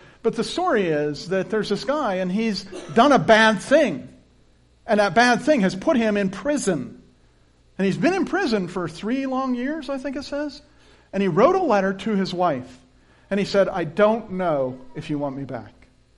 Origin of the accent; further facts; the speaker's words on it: Pennsylvania, United States; But I didn't grow up in the Middle East. I grew up in Pennsylvania.